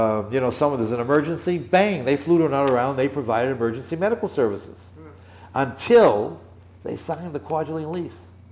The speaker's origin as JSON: {"language": "English", "country": "United States", "said": "As an American, you know, it pisses me off to see the mistreatment"}